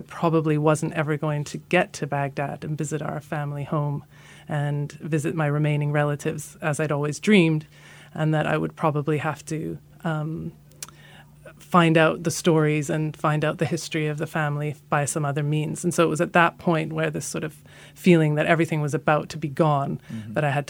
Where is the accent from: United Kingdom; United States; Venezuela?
United Kingdom; England; also born or lived in Canada; I'm half Iraqi and half Canadian, or my mum's actually British. So I grew up in England and Canada in a double-cultured house.